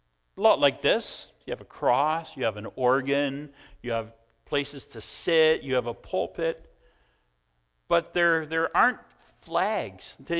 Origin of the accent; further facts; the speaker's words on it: Canada; So, I'm a Canadian. But I am even more delighted by the fact that I am a citizen of the Kingdom of Heaven.